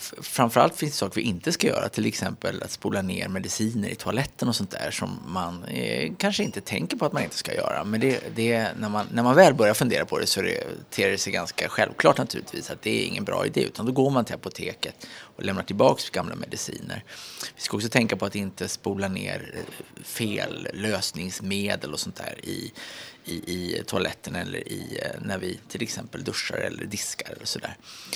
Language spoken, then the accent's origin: Swedish; Uppsala, Uppsala County, Sweden; born there; När jag föddes i Uppsala 1968